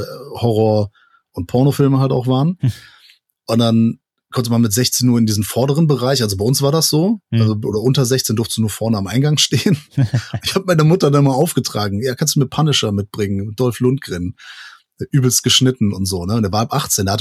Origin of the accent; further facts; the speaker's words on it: Portugal; für mich auch als Portugiese in Sommerferien immer in Portugal gewesen.